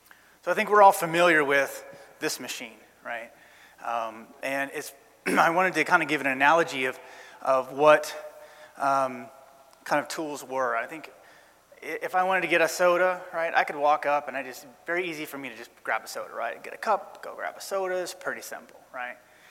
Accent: Orlando, Florida, United States; I'm from Orlando, so I've made the trip out here to spend the week with you guys talking about web tool chain.

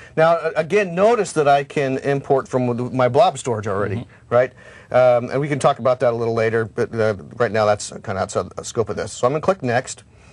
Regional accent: Florida, United States; I'm from Florida. So before moving to coming to Microsoft, that was closest to me.

